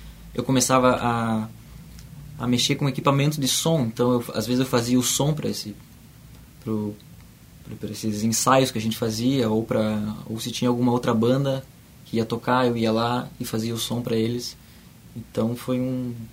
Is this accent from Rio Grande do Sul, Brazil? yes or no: yes; Lagoa Vermelha, Rio Grande do Sul, Brazil; já quando eu voltei a morar na minha cidade natal, que é Lagoa Vermelha.